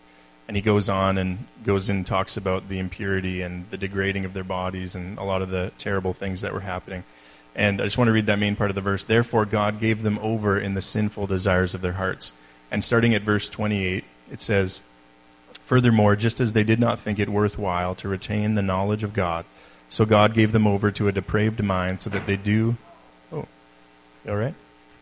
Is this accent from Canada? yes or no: yes; Alberta, Canada; now in Merville, Canada; We're from Merville. I grew up in Alberta. We moved to Black Creek about 5 years ago and recently moved to Merville.